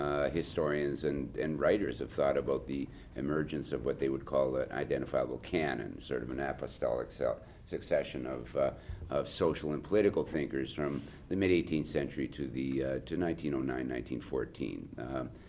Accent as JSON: {"language": "English", "country": "Canada", "said": "I'm Canadian, so I'll say you guys"}